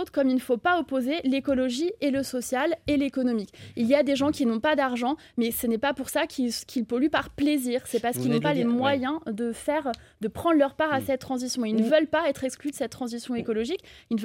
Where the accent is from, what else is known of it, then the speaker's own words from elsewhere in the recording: Paris, Île-de-France, France; also born or lived in Corsica; Moi, je suis parisienne, mais je suis originaire de Corse et élue de la Sarthe.